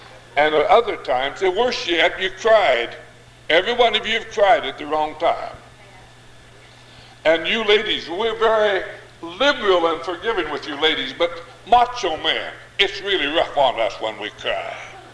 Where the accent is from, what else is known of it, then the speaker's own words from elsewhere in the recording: Idaho, United States; Now, to counterbalance this, I was raised here in Idaho.